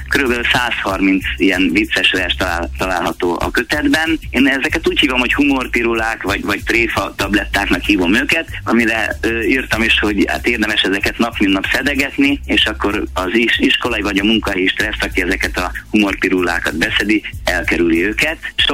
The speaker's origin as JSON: {"language": "Hungarian", "town": "Öregcsertő", "region": "Bács-Kiskun", "country": "Hungary", "tie": "born or raised there", "said": "Öregcsertőn a szülőfalumban"}